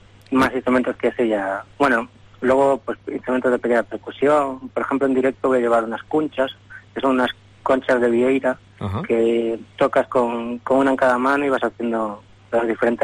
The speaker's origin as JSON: {"language": "Spanish", "town": "Catoira", "region": "Galicia", "country": "Spain", "said": "Yo soy de Catoira. Catoira es un pequeño pueblo de la provincia de Pontevedra"}